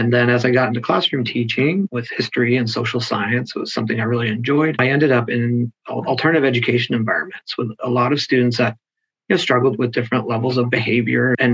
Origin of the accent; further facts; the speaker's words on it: California, United States; I am from California and played volleyball.